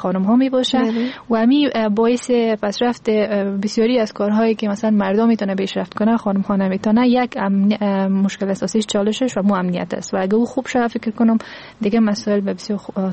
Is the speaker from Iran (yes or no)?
no; Afghanistan; ما افغان هستیم